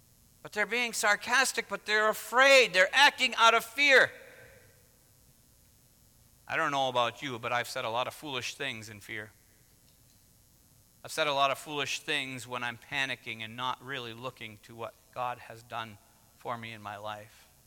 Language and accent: English; New Hampshire, United States; moved away; And born and raised in New Hampshire, I have a tendency to like it.